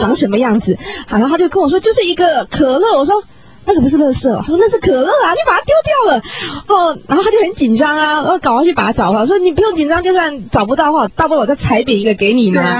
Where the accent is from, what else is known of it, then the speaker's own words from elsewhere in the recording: Taiwan; 我刚开始我都会用我们台湾人那种想法